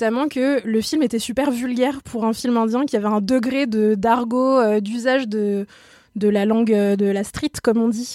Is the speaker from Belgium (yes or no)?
no; France; Bah voilà, on est française et on regarde un film indien.